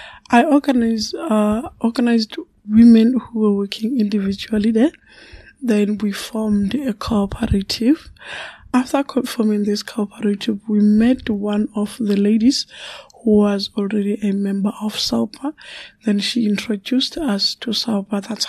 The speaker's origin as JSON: {"language": "English", "region": "Eastern Cape", "country": "South Africa", "tie": "born or raised there", "said": "I grew up in Eastern Cape."}